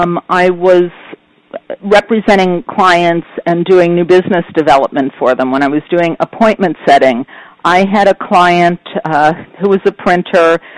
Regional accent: Pennsylvania, United States; now in New York City, United States; I grew up in Pennsylvania, and I moved to New York City to dance when I was a teenager.

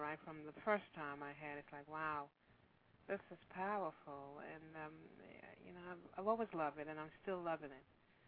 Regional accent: Lagos, Nigeria; now in Los Angeles, United States; Well, you know, I was born in Lagos, Nigeria. I'm from Nigeria.

